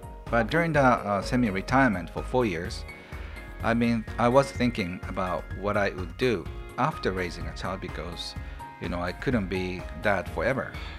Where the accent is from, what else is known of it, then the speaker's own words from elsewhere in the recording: Kobe, Hyogo, Japan; English is a second language; Yes. I grew up in Kobe, Japan